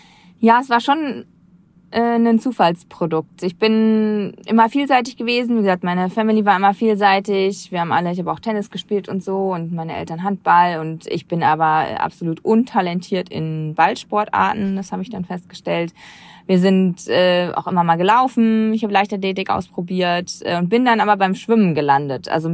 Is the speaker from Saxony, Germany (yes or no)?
no; Niederkassel, North Rhine-Westphalia, Germany; Ich komme aus dem Rheinland, aus dem schönen Niederkassel.